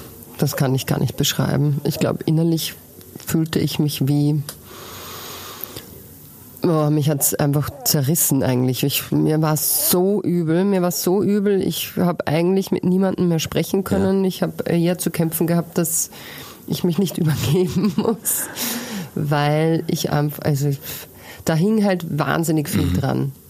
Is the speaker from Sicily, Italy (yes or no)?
no; Trentino-Alto Adige, Italy; Ja, Südtirol sowieso. Das gehört ja zu mir daheim. Meine Heimat.